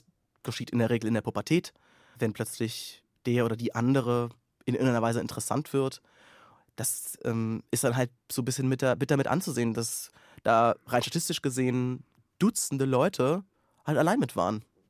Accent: Rhineland-Palatinate, Germany; ich bin in einem sehr kleinen Dorf aufgewachsen mit 150 Einwohnern. Also das ist wirklich... Also denkbar kuhkaffig.

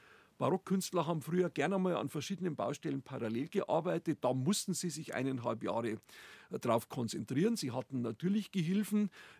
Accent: Tegernsee, Bavaria, Germany; der Egid Quirin an meinem Heimatort Tegernsee.

